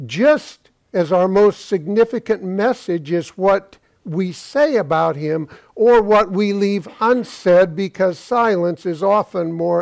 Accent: California, United States; You know, I come from California, and I am amazed.

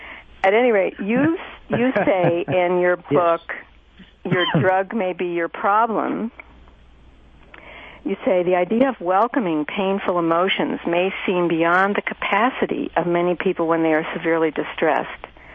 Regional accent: Ireland; I'm an Irish extroverted trauma survivor

